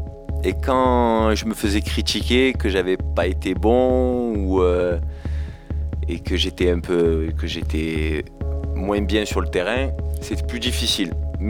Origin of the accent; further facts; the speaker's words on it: Marseille, Provence-Alpes-Côte d'Azur, France; born there; Alors, je suis né à Marseille, donc dans un quartier, comme Moreno, qui s'appelle Saint-Antoine.